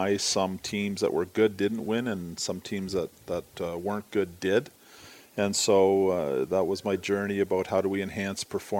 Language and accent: English; Calgary, Alberta, Canada; Just as an individual growing up in Calgary, playing a lot of sports.